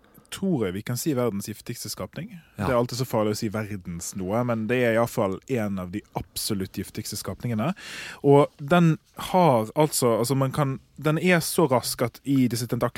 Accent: Sotra, Vestland, Norway; jeg er jo fra Sotra, som vi vet, og brukt mye tid liksom i sånn skjærgården og sånn, og sett på krabber. Og, altså jeg har veldig sånn personlig forhold til havet, føler jeg, for jeg har vokst opp med det.

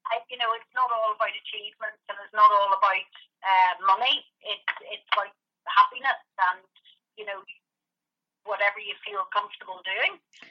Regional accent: Belfast, Northern Ireland, United Kingdom; I grew up in Belfast, yes. So I went to, my dad's an optometrist from Belfast and my mum was a solicitor in Belfast, and we grew up it's just outside the city centre in a wee place called Dunmurray.

